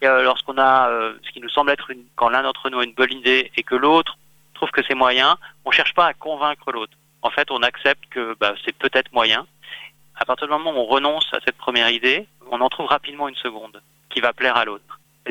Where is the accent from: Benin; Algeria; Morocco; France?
France; Lyon, Auvergne-Rhône-Alpes; Moi, je suis lyonnais.